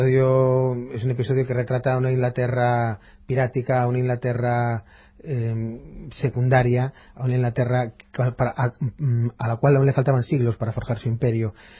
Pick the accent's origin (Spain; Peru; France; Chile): Spain; Galicia; reivindicar nuestra propia historia como gallegos, como españoles